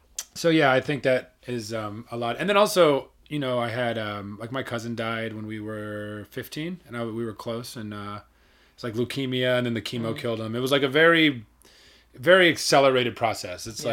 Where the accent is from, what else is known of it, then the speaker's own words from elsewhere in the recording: Springfield, Missouri, United States; Well, I grew up in the Ozarks, Southwest Missouri. Springfield is the name of the city. And it's like the Bible Belt, you know? So it's like the buckle of the Bible Belt.